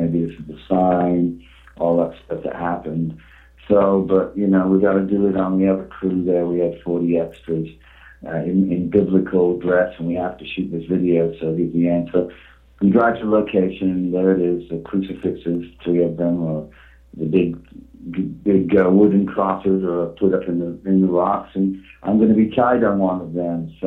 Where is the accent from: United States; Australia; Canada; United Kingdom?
United Kingdom; England; being English, he was kind of cold, so to speak, when we're English.